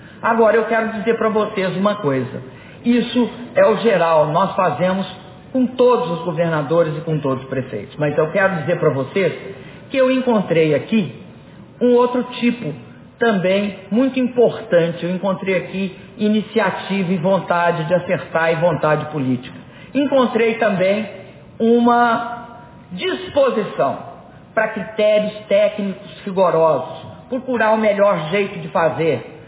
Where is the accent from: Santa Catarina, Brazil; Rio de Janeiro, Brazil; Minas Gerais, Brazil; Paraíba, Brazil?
Minas Gerais, Brazil; born there; moved away as an adult; also born or lived in Rio Grande do Sul; Eu fui morar lá, minha filha nasceu lá, meu neto é gaúcho, né? Eu nasci em Minas Gerais, então eu sou metade mineira, metade gaúcha.